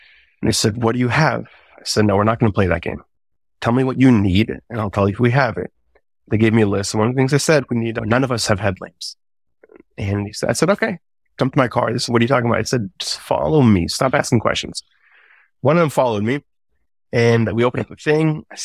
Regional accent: Pittsburgh, Pennsylvania, United States; I am from Pittsburgh. My family has been here since 1916.

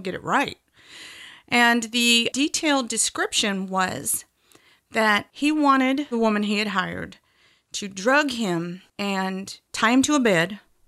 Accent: Blue Ridge Mountains, United States; I come from the Blue Ridge Mountains, a long line of domineering Irish women

